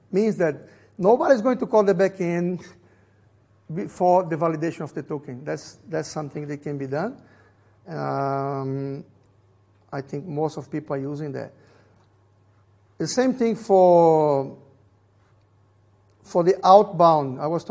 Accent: Brazil; first language Portuguese; English is a second language; Sorry, I'm from Brazil, then Portuguese.

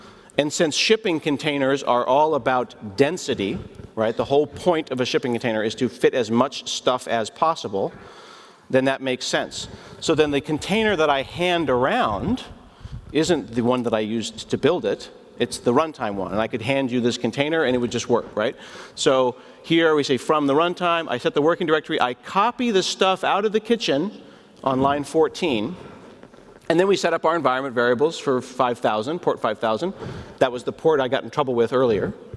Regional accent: Portland, Oregon, United States; because I'm from Portland.

